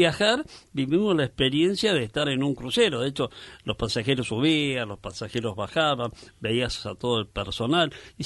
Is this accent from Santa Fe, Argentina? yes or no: no; Mar del Plata, Buenos Aires Province, Argentina; bueno, yo soy de Mar del Plata, siempre quise ir a la costa a pescar